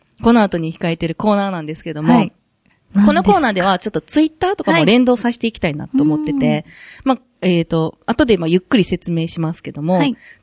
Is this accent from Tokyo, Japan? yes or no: no; Osaka, Japan; accent: Osaka dialect; 私がその、まあ、言葉が、さっきからちょっと、ちょいちょいこう、大阪弁が出てると思うんですけど、